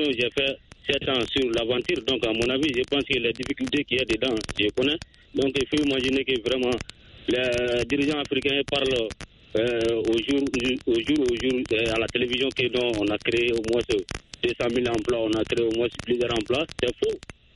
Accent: Sonikoumi, Mali; Je vous appelle toujours dans mon village natal, à Sonikoumi.

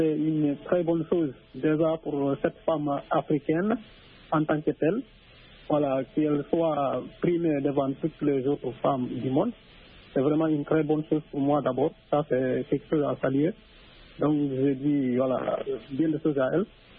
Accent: Guinea; now in Senegal; moi je suis au Sénégal. Je ne suis pas sénégalais, je suis guinéen

